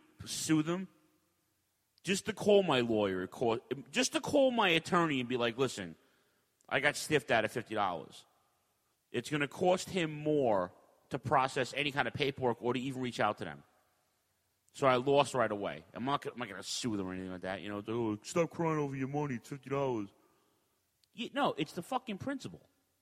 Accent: New York, United States; I grew up in New York, so I know about the New York indie shows and the Jersey shows

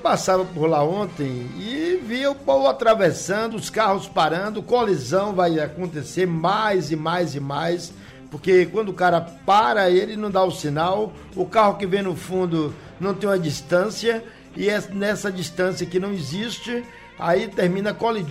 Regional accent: Ilhéus, Bahia, Brazil; Baiano de Ilhéus.

